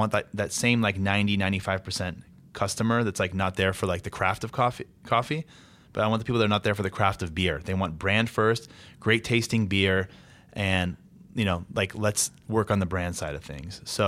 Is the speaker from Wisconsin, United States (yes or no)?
no; Los Angeles, California, United States; So, you know, I'm from LA. I'm from California.